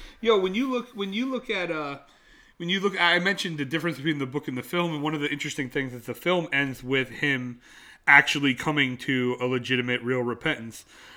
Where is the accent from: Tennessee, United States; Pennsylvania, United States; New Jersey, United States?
New Jersey, United States; I grew up in North Jersey, so I know a lot of that type.